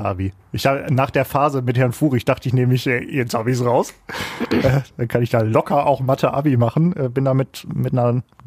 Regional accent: Leer, Lower Saxony, Germany; Ich komme ja aus Leer, aus Friesland.

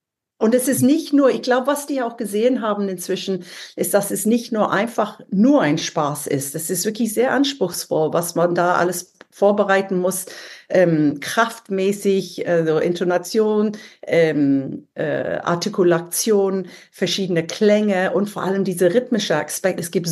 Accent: England, United Kingdom; German is a second language; Ich war Engländerin und ich wusste, dass da ein toller deutscher Mann da war

